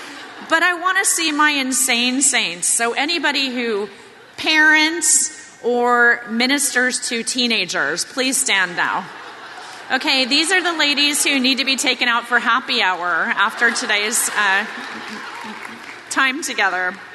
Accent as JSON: {"language": "English", "town": "Los Angeles", "region": "California", "country": "United States", "said": "I know, although I come from Los Angeles, I've been here in your community for the last few days"}